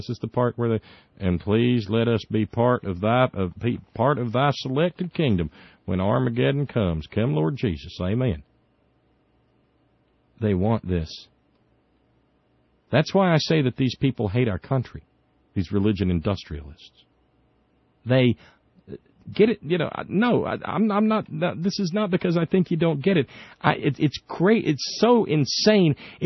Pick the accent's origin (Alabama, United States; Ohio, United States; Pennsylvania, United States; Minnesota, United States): Alabama, United States; when I was a kid growing up in Alabama